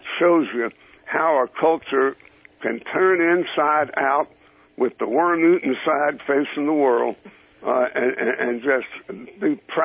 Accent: Greensboro, North Carolina, United States; I grew up in North Carolina.

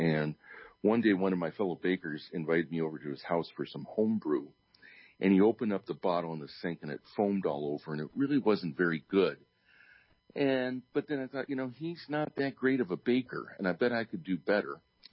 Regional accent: Illinois, United States; moved away as an adult; also born or lived in Michigan; You know, I grew up in Illinois. I came to college in Michigan.

